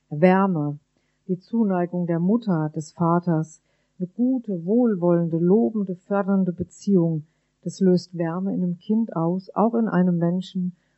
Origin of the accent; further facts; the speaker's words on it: Rhineland-Palatinate, Germany; Ich komme aus dem Westerwald und wir sind immer einmal im Jahr nach Frankfurt am Main gefahren.